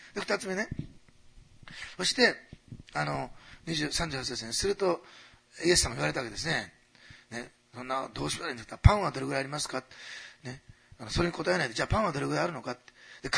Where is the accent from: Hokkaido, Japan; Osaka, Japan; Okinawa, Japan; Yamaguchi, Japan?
Osaka, Japan; born there; すいませんね、大阪生まれの人はしつこいところがありまして。